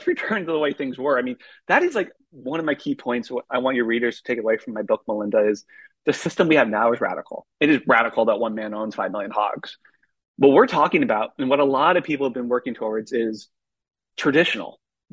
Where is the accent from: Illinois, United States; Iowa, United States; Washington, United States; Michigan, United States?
Iowa, United States; And growing up in Iowa, it's just like, oh yeah, like backbone's closed again.